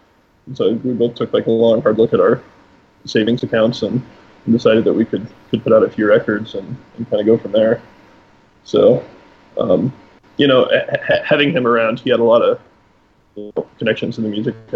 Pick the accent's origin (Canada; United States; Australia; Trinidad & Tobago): United States; Cody, Wyoming; now in Fort Collins, United States; I'm from Cody, Wyoming. Originally.